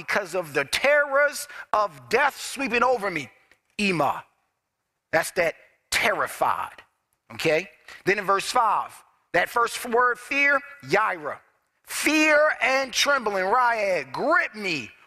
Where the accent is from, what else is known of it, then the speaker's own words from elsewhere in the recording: Baltimore, Maryland, United States; I grew up in Baltimore City, and I'm a Marine.